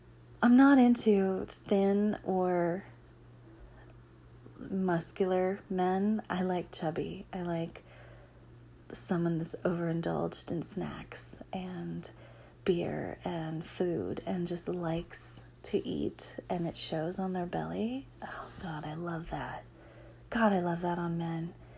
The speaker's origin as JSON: {"language": "English", "region": "the South", "country": "United States", "accent": "Southern", "said": "I typically don't do accents because I don't care for my southern accent, honestly, but some people like it."}